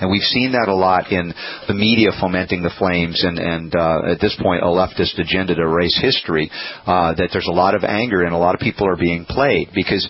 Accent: the South, United States; I'm a Southerner transplanted.

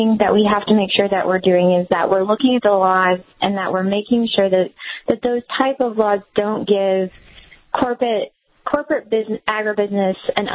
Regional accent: Missouri, United States; I'm from Missouri, and we're a big cattle-producing state

